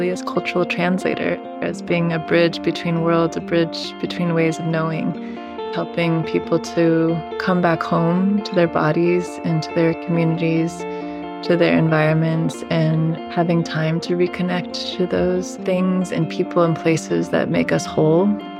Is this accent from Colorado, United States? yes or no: yes; Colorado, United States; I was interested in extreme conditions of the body, weightlessness, high altitude growing up in Colorado.